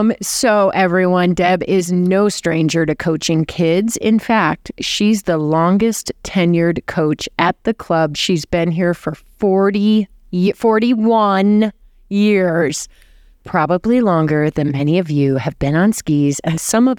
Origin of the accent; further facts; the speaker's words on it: Chicago, Illinois, United States; I'm from the Midwest, too, Chicago.